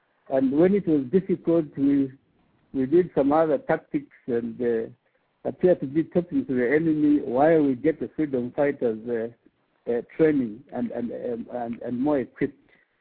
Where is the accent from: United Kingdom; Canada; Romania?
Canada; So really it was that fortune which I had of having a number of scholarships to study, abroad. I'm a Canadian